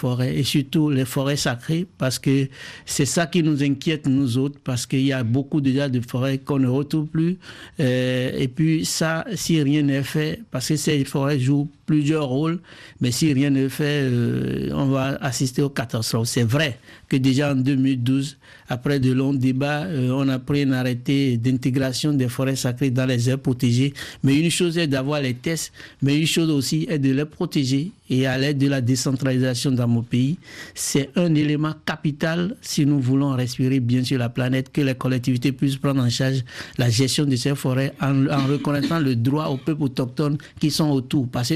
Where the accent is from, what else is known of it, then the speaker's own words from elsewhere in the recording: Benin; Moi, je viens du sud du Bénin